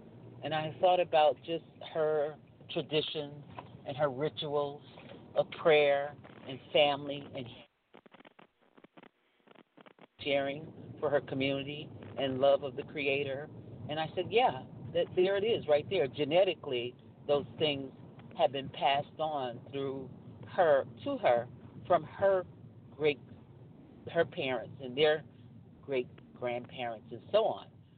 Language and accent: English; Galveston, Texas, United States; Well, actually, I'm from Galveston Island. That's where I'm from.